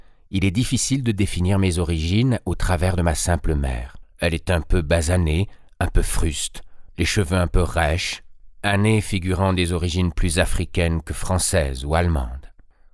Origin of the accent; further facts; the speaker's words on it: Antananarivo, Analamanga, Madagascar; born there; Je suis né à Tananarive, Madagascar, le 10 février 1940. Je suis né dans une famille de Bretons, de Mauriciens et également de Réunionnais.